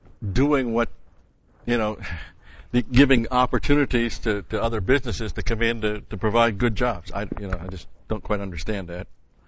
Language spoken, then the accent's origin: English; New York, United States; Now, when I was growing up in the New York State school system, they had Regents tests that you had to pass at the end of every year.